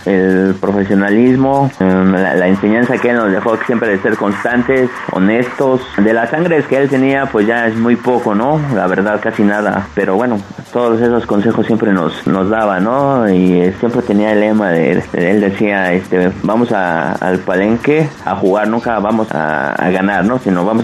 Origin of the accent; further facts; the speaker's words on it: Mexico City, Mexico; Nosotros somos del Distrito Federal, pero mi abuelo, él era de Guadalajara, y de ahí él empezó la tradición. Ya se viene para acá, para el distrito, y aquí empezamos nosotros.